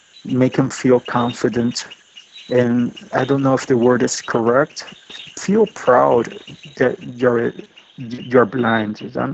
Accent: Puerto Rico; It's a two-hour flight from Miami International Airport to San Juan International Airport. San Juan is our capital city.

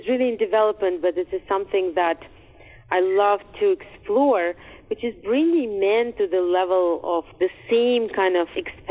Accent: Russia; English is a second language; I come from Russia where this is somewhat customary to be in this kind of sisterhood

